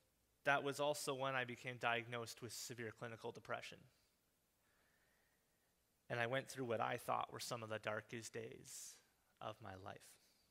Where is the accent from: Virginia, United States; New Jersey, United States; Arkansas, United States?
New Jersey, United States; Trenton; We're originally from Trenton